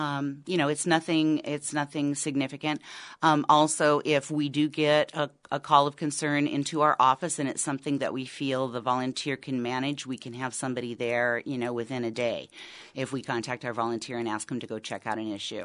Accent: Alaska, United States; I'm thrilled about because I'm from Southeast Alaska.

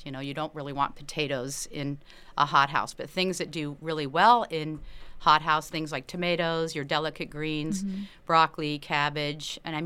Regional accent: California, United States; now in Ketchikan, United States; I grew up in California. Of course, that's a big agricultural state, the land of the fruits and nuts, as I like to call it.

